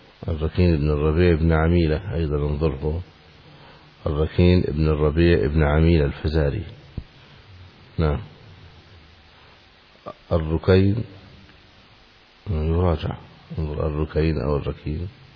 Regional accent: Egypt; هذا مشهور عندنا في مصر، أهم شيء القلب

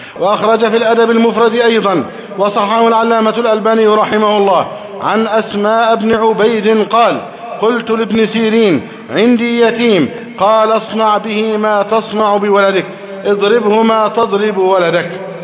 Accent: Egypt; اللهم احفظ بلدنا مصر أمنا أمانا

